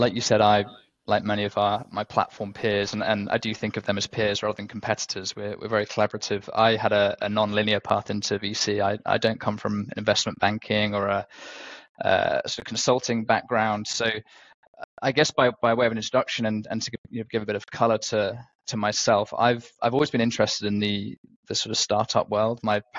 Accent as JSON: {"language": "English", "region": "London", "country": "United Kingdom", "tie": "born or raised there", "said": "was born and raised in London, and as you can probably tell, it's still home for me today. I live in the southeast of the city with my wonderful wife"}